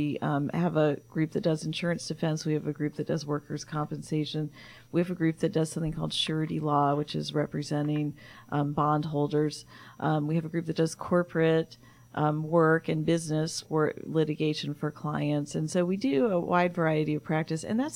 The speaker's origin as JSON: {"language": "English", "town": "Atlanta", "region": "Georgia", "country": "United States", "tie": "born or raised there", "said": "I grew up here in Atlanta, and I went to Riverwood High School."}